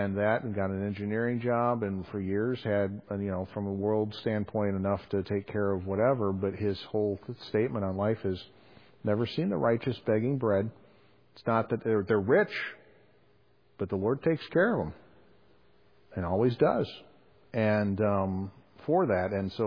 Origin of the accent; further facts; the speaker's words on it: Wales, United Kingdom; Being Welsh counts for something.